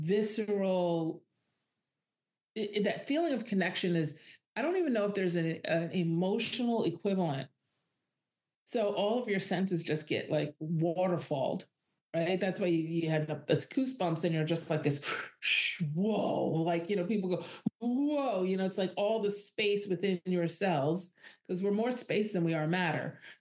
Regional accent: New York, United States; all of my intellectual, my intellectual smarts and my street smarts and being a New Yorker and a New York kid and all that just failed me.

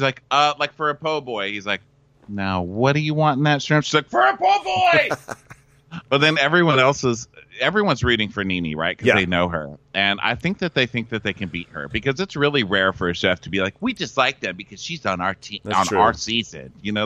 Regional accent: Japan; I'm from Japan

